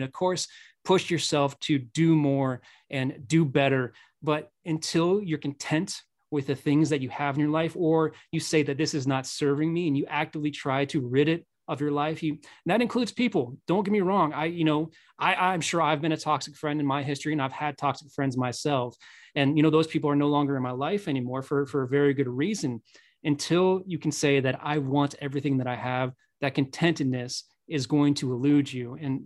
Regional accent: Midwest, United States; Maybe I'm biased because I'm from the Midwest

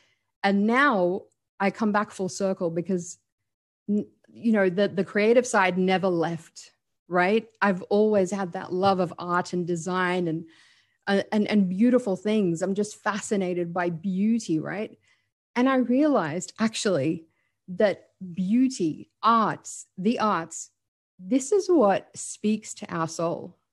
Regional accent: Sydney, New South Wales, Australia; I'm an Arab Australian. So I'm from an Arab background and I grew up in Australia, in Sydney.

